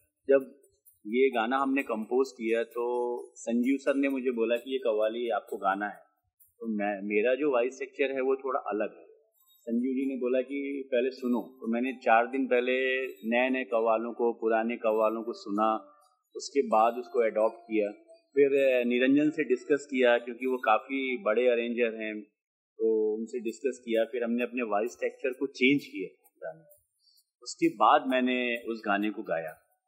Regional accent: Lucknow, Uttar Pradesh, India; मैं लखनऊ से हूँ

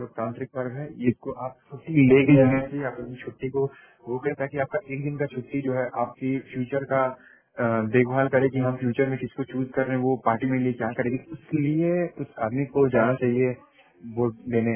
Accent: Uttar Pradesh, India; जी, मैं उत्तर प्रदेश का रहने वाला हूँ।

